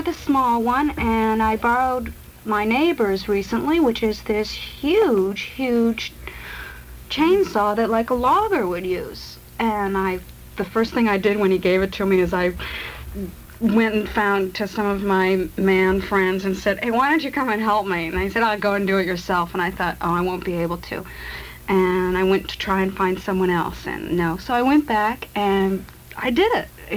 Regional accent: Ohio, United States; also born or lived in Saratoga Springs; now in Vermont, United States; having been in Saratoga Springs for four before that, going to school, and before that, growing up in Ohio

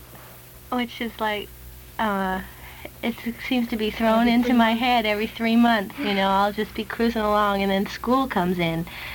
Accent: California, United States; now in Vermont, United States; I was born politically in Vermont when I moved to Vermont. That although I grew up in California, that I was someplace else during the 60s.

